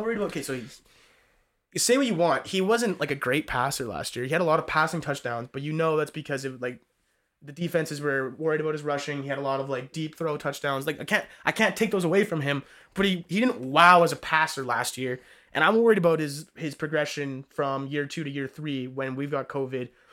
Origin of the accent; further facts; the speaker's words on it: Canada; We're Canadian, by the way.